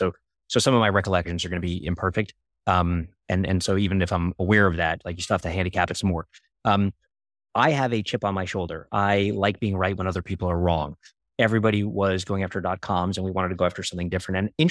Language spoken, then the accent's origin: English; Brooklyn, New York, United States; growing up in Coney Island, Brooklyn, and being around scammers and being lied